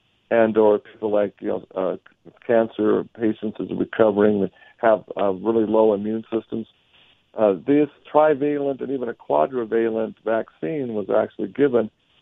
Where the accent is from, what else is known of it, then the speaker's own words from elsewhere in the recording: Utah, United States; a huge wave in my home state here in Utah that's putting our governor under the hot seat.